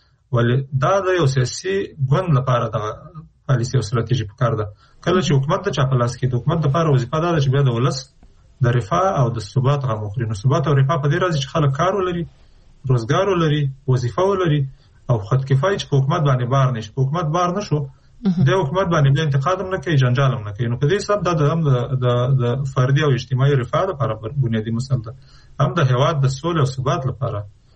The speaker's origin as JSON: {"language": "Pashto", "country": "Afghanistan", "said": "نو چون موږ د افغانستان خلک یو، د افغانستان په هر فرد"}